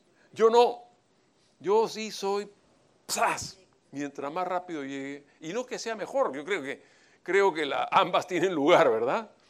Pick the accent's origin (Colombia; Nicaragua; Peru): Peru; now in Venezuela; yo no soy venezolano, ojo, estoy hablando como extranjero, vivo allá, pero soy peruano.